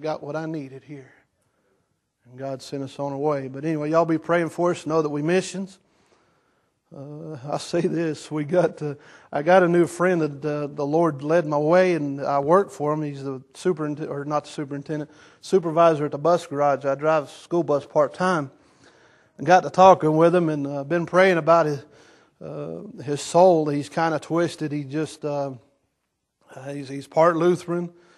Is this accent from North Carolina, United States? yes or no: yes; North Carolina, United States; now in North Dakota, United States; I said, yes, ma'am, but we're from North Carolina. And the law is 16 down there.